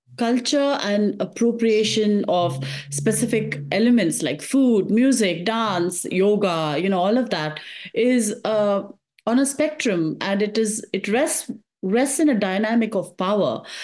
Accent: India; so as an Indian, so I kind of understand that.

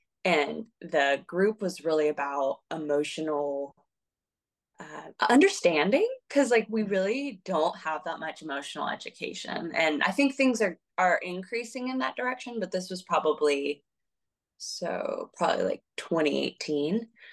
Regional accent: Texas, United States; I'm from Texas.

